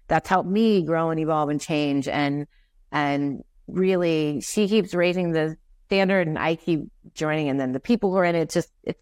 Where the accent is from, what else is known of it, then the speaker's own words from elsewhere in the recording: Ohio, United States; I mean, I grew up poor in Southern Ohio. My dad was an alcoholic. My mom was bipolar.